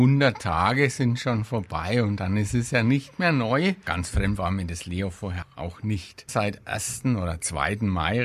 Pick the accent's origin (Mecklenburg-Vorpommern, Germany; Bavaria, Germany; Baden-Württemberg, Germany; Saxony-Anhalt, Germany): Bavaria, Germany; Schwabach; accent: Middle Franconian; wie man ja hört, bin ich Mittelfranke von Geburt her, komme aus Schwabach bei Nürnberg, einer Stadt, die so einiges mit Schweinfurt gemeinsam hat und immer im Alphabet der bayerischen kreisfreien Städte eins drüber steht. Da bin ich geboren, bin ich aufgewachsen